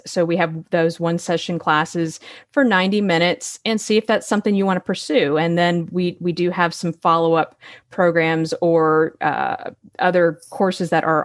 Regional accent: Florida, United States; I did mention that I was born and raised in Florida.

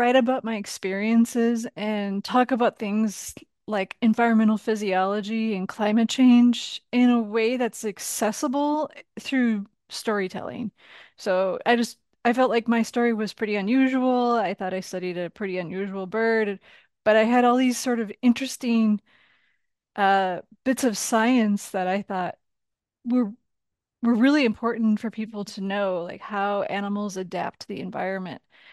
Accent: Midwest, United States; now in Portland, United States; I am from the Midwest, but I live in Portland now.

